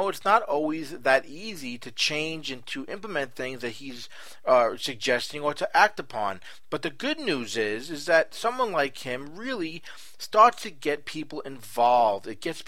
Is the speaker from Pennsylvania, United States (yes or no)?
no; New York, United States; You know, I'm from New York area